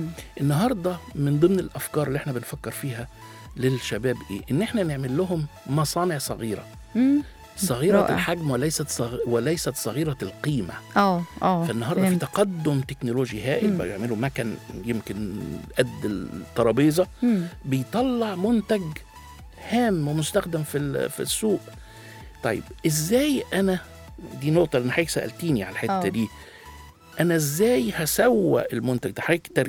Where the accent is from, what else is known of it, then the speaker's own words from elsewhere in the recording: Egypt; وأنا بقولها مش عشان أنا مصري ومتحيز لأهلي